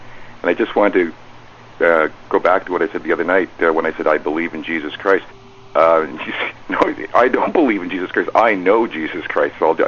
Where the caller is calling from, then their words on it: Montreal, Quebec, Canada; I'm calling from Montreal, Canada.